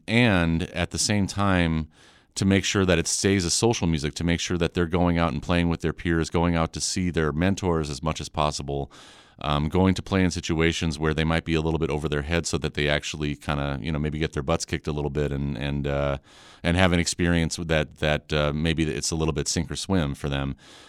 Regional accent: Connecticut, United States; also born or lived in Racine, Wisconsin; It was probably when my family moved from Wisconsin to Connecticut. I was born in Racine, Wisconsin

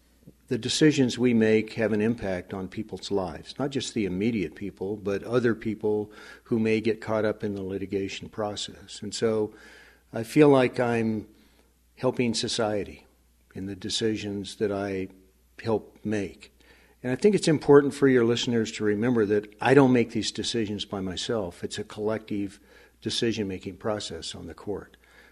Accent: Henderson, Nevada, United States; also born or lived in Superior, Montana, United States; The first part of my life I spent in Superior, Montana. My dad worked in the woods, sawmill, and was a custodian at the local school there. I finished fourth grade in Superior, and then my folks moved to Henderson, Nevada

